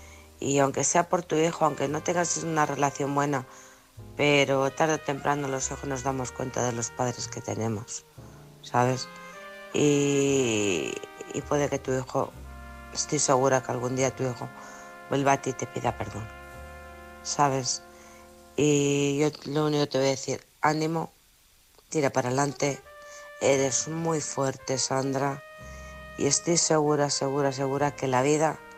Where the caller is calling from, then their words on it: Alcorcón, Community of Madrid, Spain; de Alcorcón.